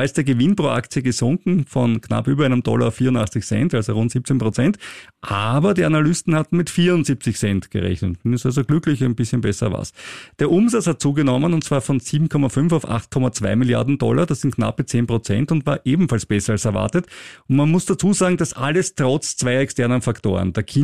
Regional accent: Austria; weil bei großen Börsengängen bin ich als Österreicher immer viel zu spät dran

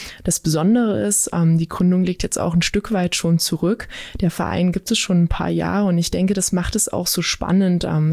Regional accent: Saxony-Anhalt, Germany; Mein Lieblingsort bei uns in der Region an Saale und Unstrut ist tatsächlich da, wo ich aufgewachsen bin. Das ist im Unstruttal.

